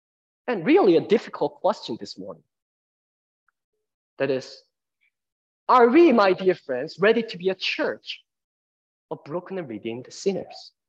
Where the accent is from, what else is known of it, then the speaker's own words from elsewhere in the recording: South Korea; first language Korean; English is a second language; now in United States; I consider myself as a first generation immigrant. You know, I speak Korean as my native tongue. You know, I grew up in Korea. And I think I still have a Korean mindset, you know, Korean way of life.